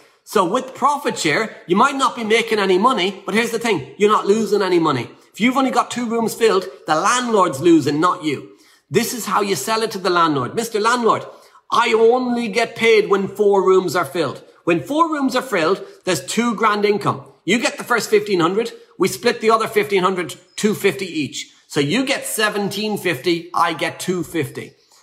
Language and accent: English; Ireland; I'm Irish, I'm simple, right? Apologies to the Irish listening that aren't simple, again.